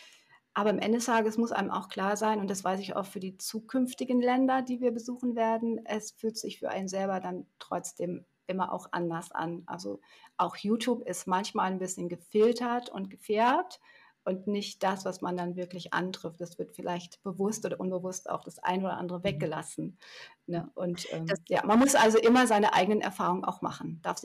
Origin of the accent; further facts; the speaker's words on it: Germany; Wenn die Menschen verstanden haben, wir sind Deutsche, dann hieß es, guten Tag.